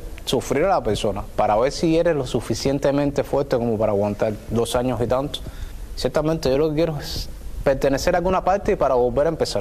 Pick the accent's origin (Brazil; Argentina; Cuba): Cuba; hoy por hoy ni siquiera cubano soy, ya he perdido hasta los derechos como cubano.